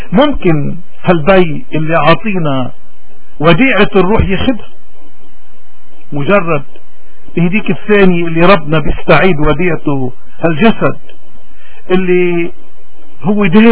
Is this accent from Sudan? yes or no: no; Lebanon; نحن كلبنانيين نحن يمكن اكثر الناس بحاجة تنرجع لإيماننا، تنرجع لجذور الإيمان